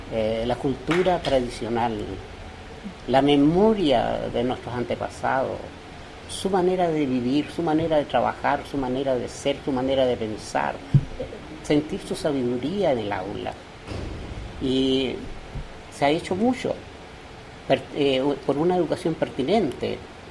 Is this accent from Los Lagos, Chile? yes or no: yes; Caucahué, Los Lagos, Chile; born there; Nací en Chiloé, en la isla llamada Caucahué.